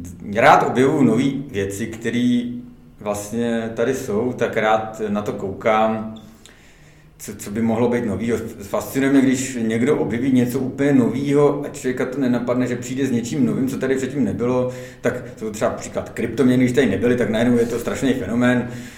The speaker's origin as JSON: {"language": "Czech", "region": "Moravia", "country": "Czechia", "said": "mám i chalupu na Moravě, kde mám rodiče, já jsem původně z Moravy"}